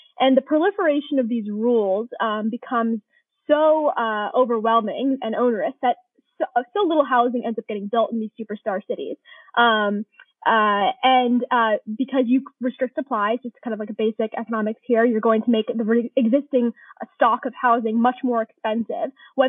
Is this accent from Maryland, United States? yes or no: yes; Maryland, United States; I'm actually from Maryland. I grew up in Montgomery County. So it's cool to be on a Maryland podcast.